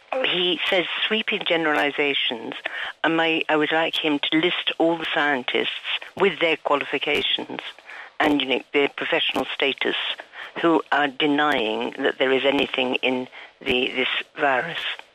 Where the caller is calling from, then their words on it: Valencian Community, Spain; Costa-Blanca.